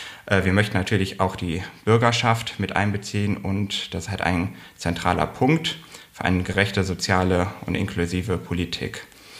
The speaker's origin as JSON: {"language": "German", "town": "Remscheid", "region": "North Rhine-Westphalia", "country": "Germany", "tie": "born or raised there", "said": "ich bin 37 Jahre alt, komme gebürtig aus Remscheid"}